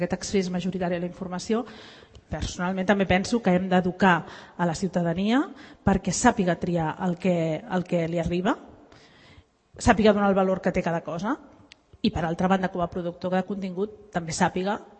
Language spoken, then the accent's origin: Catalan; Montgat, Catalonia, Spain; jo sóc de Montgat